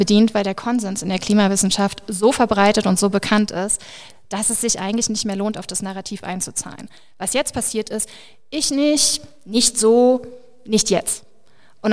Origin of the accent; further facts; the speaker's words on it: Berlin, Germany; ich komme aus Berlin